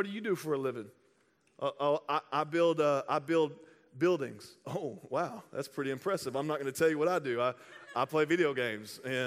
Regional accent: the South, United States; I mean, I'm from the South, and so this isn't the type of church I grew up in.

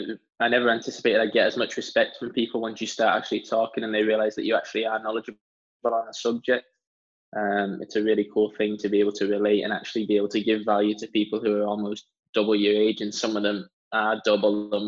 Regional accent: San Diego, California, United States; And then spent most of my life growing up in San Diego as both an aspiring professional athlete and then also trying to get into the world of entrepreneurship.

